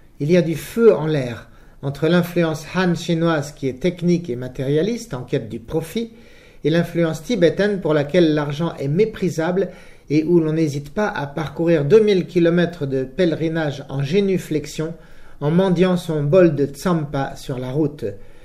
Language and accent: French; France; chez nous, en France, en Europe